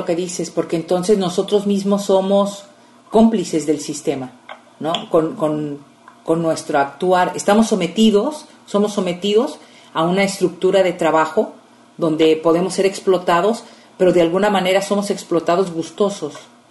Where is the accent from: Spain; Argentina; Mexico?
Mexico; nosotros como mexicanos